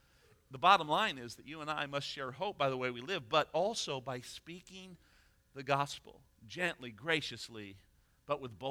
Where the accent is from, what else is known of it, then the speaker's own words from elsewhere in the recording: Midwest, United States; You all remind me every once in a while that I'm a Yankee. I think I'm a Midwesterner, but I understand.